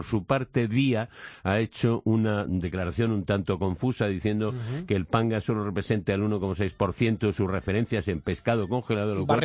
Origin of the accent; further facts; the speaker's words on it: Madrid, Community of Madrid, Spain; yo como madrileño